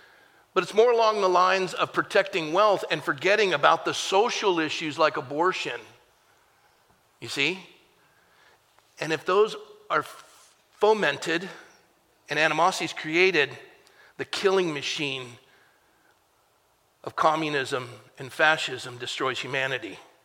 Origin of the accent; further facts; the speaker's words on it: United States; But I'm still an American and a proud American. I'm a patriotic American.